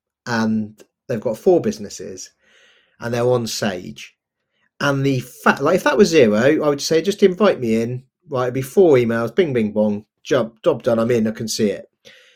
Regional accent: Oxford, South East England, United Kingdom; I'm an accountant from Oxford

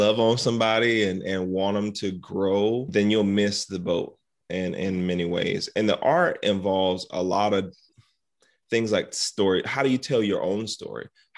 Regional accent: South Carolina, United States; I grew up in South Carolina. We had a dirt basketball court that today is a garden.

